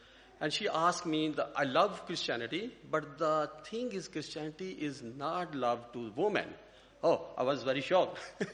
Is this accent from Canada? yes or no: no; Pakistan; English is a second language; now in Liverpool, United Kingdom; Me and Alia, we grew up in Catholic from Pakistan. And I came in 2008 as a refugee